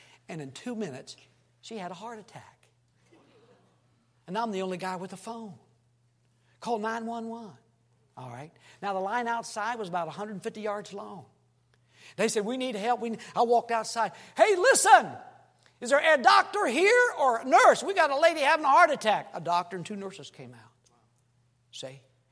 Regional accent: Australia; also born or lived in United States; and I'm an Australian citizen, so I'm not against Aussies, okay? I am one. I'm also American.

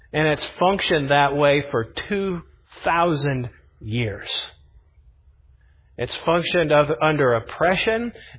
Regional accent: Indianapolis, Indiana, United States; I grew up in Indianapolis and watching the Pacers

